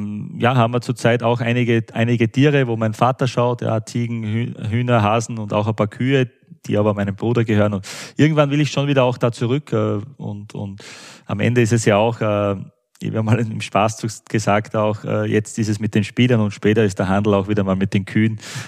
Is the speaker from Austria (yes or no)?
yes; Austria; now in Germany; ich fühle mich auch im Kraichgau wohl. Das ist dann schon, ja, schon sehr nahe auch irgendwie zu meiner Heimat von der Kultur her, vom auch wie die Landschaft und so ist.